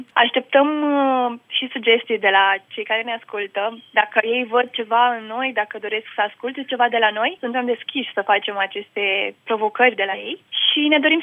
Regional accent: Moldavia, Romania; Am zis că dacă sunt moldoveancă, vreau să merg pe limba

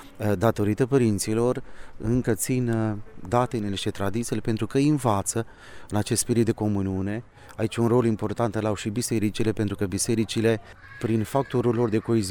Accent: Brad, Hunedoara County, Romania; Noi venim din Ardeal, din țara Moților, din țara Zaranului, de la Brad

